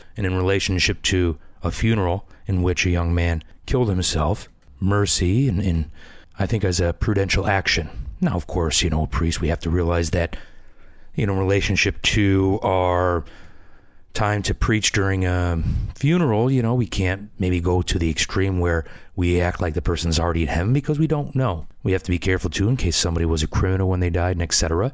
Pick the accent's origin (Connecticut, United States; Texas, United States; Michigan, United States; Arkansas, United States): Michigan, United States; I was reading some news coming out of my home state of Michigan.